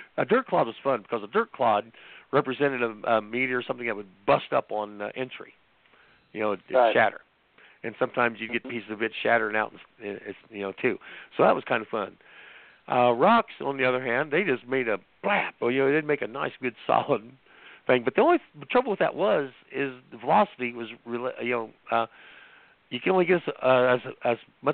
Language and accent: English; Indiana, United States; Years ago, when I was growing up, I grew up in Indiana, farm boy, country boy, and we learned how to hunt and everything.